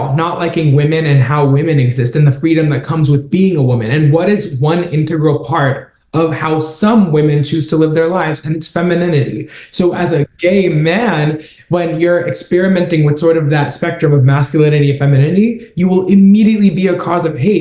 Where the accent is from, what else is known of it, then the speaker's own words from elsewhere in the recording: India; moved away; I feel like as Indian people and as immigrants, especially, it can be so easy to blame our upbringing on why our mindset is the way it is.